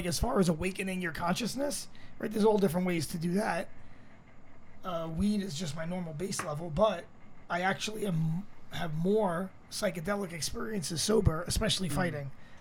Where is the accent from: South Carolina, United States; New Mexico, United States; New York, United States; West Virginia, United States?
New York, United States; Brooklyn; I'm a little, I'm from Brooklyn.